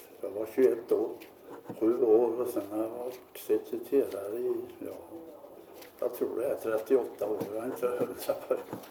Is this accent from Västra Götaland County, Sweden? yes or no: yes; Örslösa, Västra Götaland County, Sweden; born there; Ja, jag är ju född på Kärnstad i Örslösa, inte Vänern.